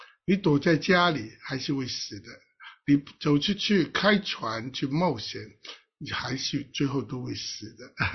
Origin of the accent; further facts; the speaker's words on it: Hong Kong; 我们香港人常说无忧无虑，见一天过一天